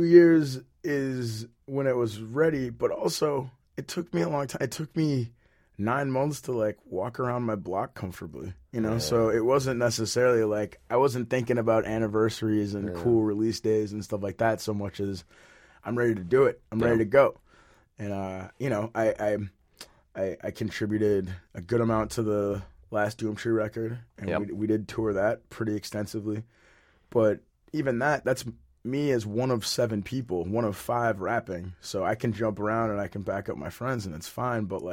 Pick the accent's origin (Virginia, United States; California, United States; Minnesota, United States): Minnesota, United States; Minneapolis; You know, I'm from Minneapolis, where you can be a 53-year-old bartender and no one's going to blink an eye.